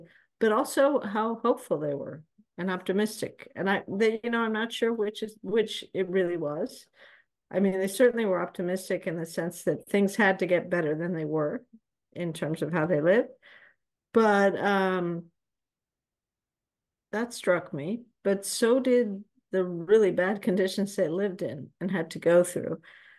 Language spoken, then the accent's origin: English; Peru; I'm from Peru originally, part Peruvian, part American, part Swiss, a bit of a mess, a good mess.